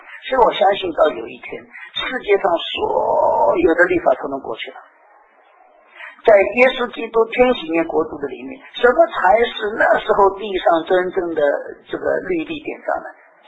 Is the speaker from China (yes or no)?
yes; China; 我们还说说我们中国人传统的观念，立功立德立言